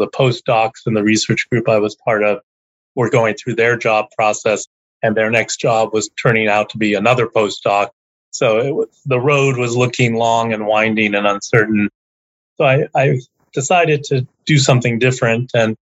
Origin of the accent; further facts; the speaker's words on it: Berkeley, California, United States; So I'm somewhat unusual in that I'm Bay Area born and bred. I was born in Berkeley while my father was finishing his PhD there.